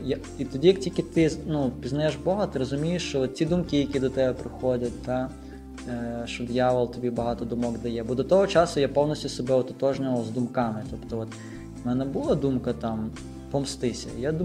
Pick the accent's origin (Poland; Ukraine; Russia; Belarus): Belarus; Brest, Brest Region; і сам я з Бреста, а батьки мали свій бізнес